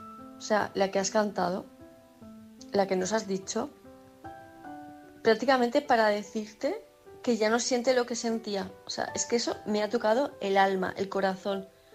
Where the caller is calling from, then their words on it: Palma, Balearic Islands, Spain; de Palma de Mallorca.